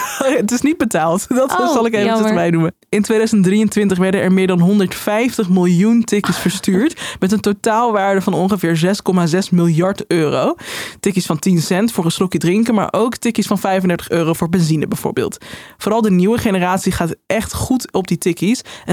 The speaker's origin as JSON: {"language": "Dutch", "country": "Netherlands", "said": "En daarom denk ik dat wij gewoon liever niet als Nederlanders die schulden bij elkaar maken"}